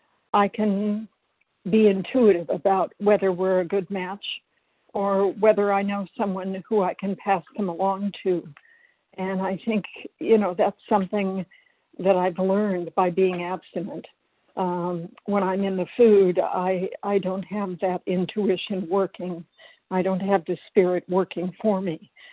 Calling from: Silver Spring, Maryland, United States; I'm calling from Silver Spring, Maryland. Hi, everybody.

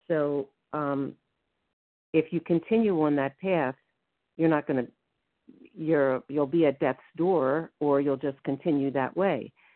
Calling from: Maryland, United States; from Maryland

